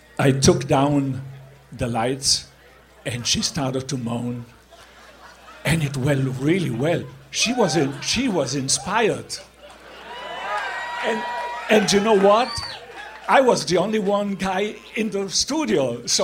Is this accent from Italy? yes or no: yes; Ortisei, Trentino-Alto Adige, Italy; born there; English is a second language; So I was born in a little town called Ortisei in Italy.